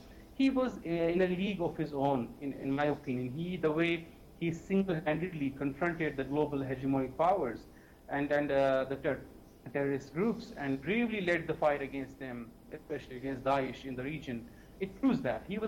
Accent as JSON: {"language": "English", "region": "Jammu and Kashmir", "country": "India", "tie": "born or raised there", "said": "including in my hometown, Kashmir, in India."}